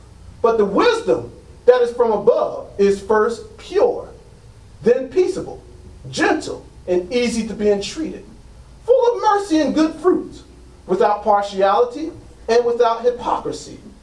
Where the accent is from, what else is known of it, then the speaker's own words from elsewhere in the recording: Trenton, New Jersey, United States; I used to be that way. I'm from Trenton. Don't mess with me.